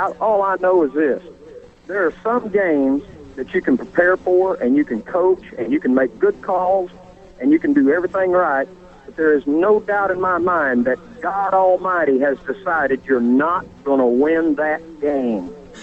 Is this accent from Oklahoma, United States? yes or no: yes; Broken Arrow, Oklahoma, United States; I'm from Broken Arrow, Oklahoma.